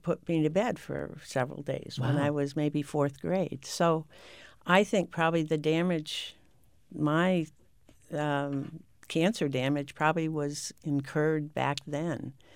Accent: Vermont, United States; I grew up in Vermont, and when I was a kid, I spent 8 hours a day at the local swimming pool.

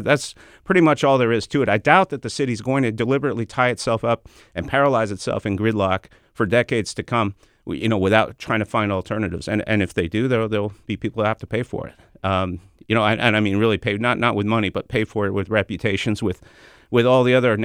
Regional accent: Montreal, Quebec, Canada; Well, I grew up in Montreal where they built the biggest

